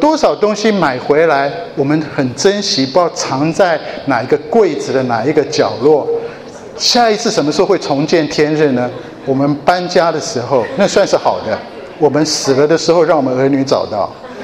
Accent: Japan; 我小时候在日本长大。以前人说，哦， … 你还会讲日文，好厉害。我一点都不厉害，我在那边长大有什么好厉害

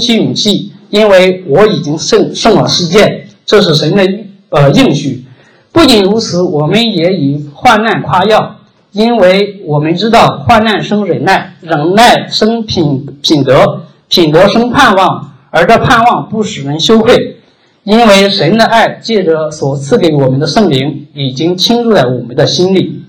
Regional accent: Shandong, China; 我是来自山东是北中国的北方嘛，然后又是乡下。

